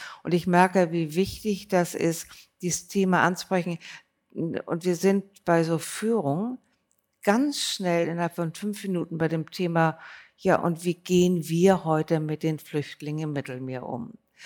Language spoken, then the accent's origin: German; Bad Segeberg, Schleswig-Holstein, Germany; Ja, ich bin in Segeberg aufgewachsen